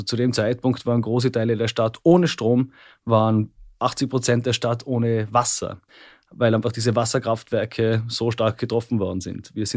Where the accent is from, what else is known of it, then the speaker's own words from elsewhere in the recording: Austria; hallo, wir sind aus Österreich, wir würden gerne eine Geschichte mit Ihnen machen.